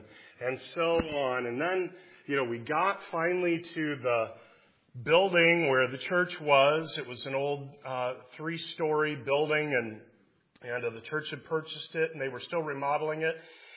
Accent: Midwest, United States; Now, I'm a kid from the Midwest, right? So, you know, I grew up in a city, but not like New York.

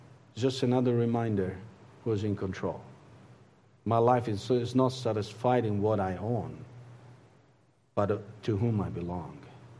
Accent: Italy; accent: Italian; English is a second language; Now listen to me carefully. Not because of my Italian accent.

